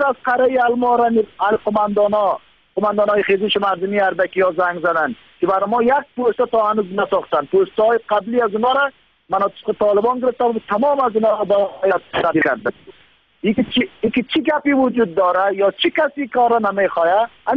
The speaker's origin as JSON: {"language": "Persian", "region": "Faryab", "country": "Afghanistan", "said": "خب ما خاطر از این نمیگم که ولایت ما باشه."}